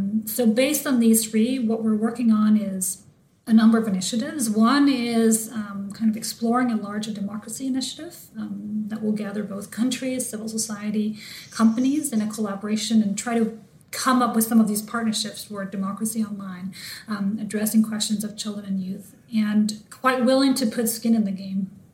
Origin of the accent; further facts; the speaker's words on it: Denmark; English is a second language; I grew up in Denmark and always had this, this was just there.